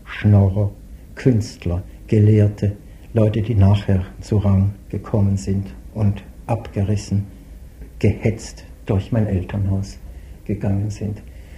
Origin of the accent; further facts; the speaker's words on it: Basel, Basel-Stadt, Switzerland; born there; irgendwann in meiner Geburtsstadt Basel gefunden haben.